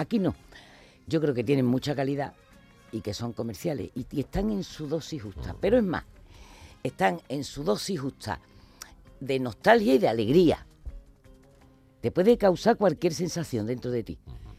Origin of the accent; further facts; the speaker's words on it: Andalusia, Spain; now in Burgos, Spain; Yo soy andaluza, enamorada de mi tierra, de las 8 provincias. No tengo celos de ninguna de ellas.